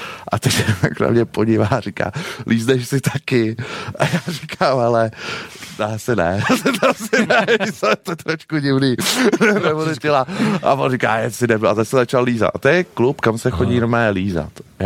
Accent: Prague, Czechia; hodně se věnuju Česku, Praze, protože jsem z Prahy

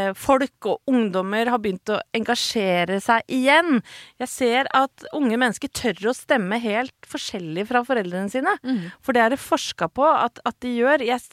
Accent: Åsgårdstrand, Vestfold, Norway; jeg kommer fra en veldig politisk familie. Jeg født og oppvokst i Åsgårdstrand, det har vi snakket om før, det ligger mellom Horten og Tønsberg. Og da jeg vokste opp på 80-tallet, så var det blått, mørkeblått fylke.

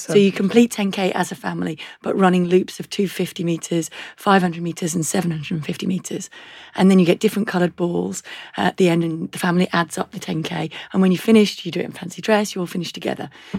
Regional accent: North West England, United Kingdom; And we lived by a forest because I grew up in Cheshire.

